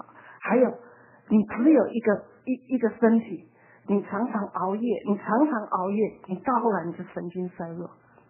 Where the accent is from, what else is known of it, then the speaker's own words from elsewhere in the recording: China; 所以我觉得有时候我们中国人好可怜哦